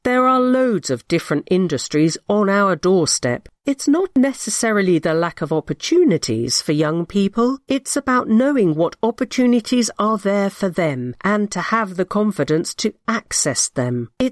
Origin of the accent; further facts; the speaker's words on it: London, United Kingdom; I moved from East London, and the pitch is where I've met all my friends.